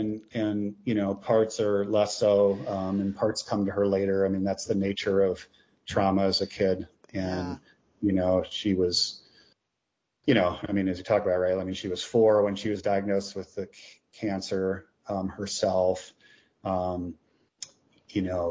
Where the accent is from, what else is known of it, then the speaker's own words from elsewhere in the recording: Hawaii, United States; like there's references in here to kind of where I grew up in Hawaii and the rest